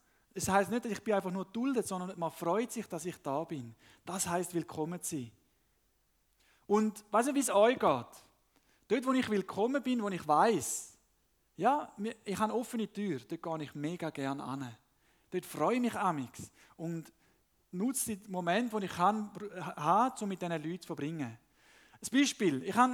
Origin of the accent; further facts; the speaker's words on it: Panama; Als ich aufgewachsen bin in Panama, dort hat man häufig nicht Zäune, sondern eben Mauern.